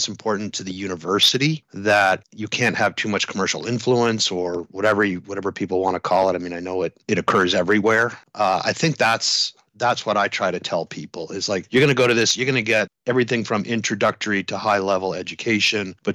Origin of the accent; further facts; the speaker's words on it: Canada; No, but not what they called it ISS because it was Canada, US, which I'm Canadian.